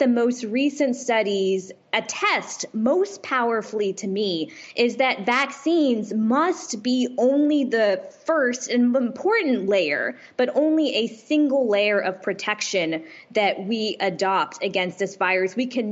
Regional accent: California, United States; In California, to give you another example, my home state

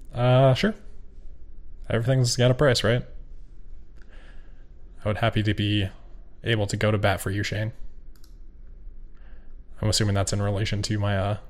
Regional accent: Ames, Iowa, United States; so I'm from Ames, Iowa, if anyone is familiar with Iowa cities, towns. Ames is a city.

